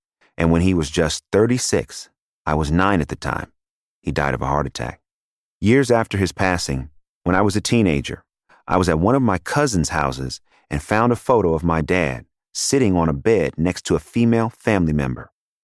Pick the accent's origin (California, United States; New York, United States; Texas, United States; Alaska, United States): California, United States; Oakland; I was raised in Oakland, California, by my mother, my grandmother, and my grandmother's seven sisters, my great aunts.